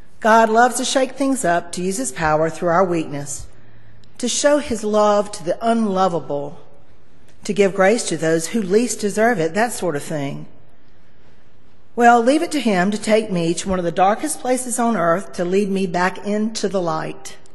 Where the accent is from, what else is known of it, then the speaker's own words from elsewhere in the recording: Barnwell, South Carolina, United States; I was touched by the passion of full-time missionaries like Amanda Scott and Susie McCall from my hometown of Barnwell